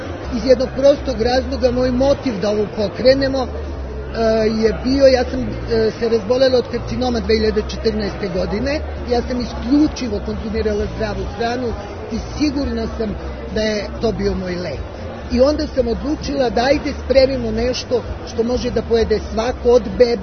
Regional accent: Vranje, Southern and Eastern Serbia, Serbia; kod nas u Vranju kažu što takne ženska ruka, sve se pozlati

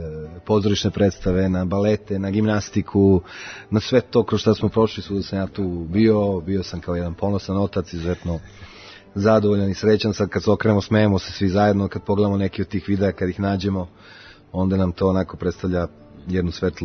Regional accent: Belgrade, Serbia; ja kao neki stari, onaj koji sam odrastao ovde u Beogradu

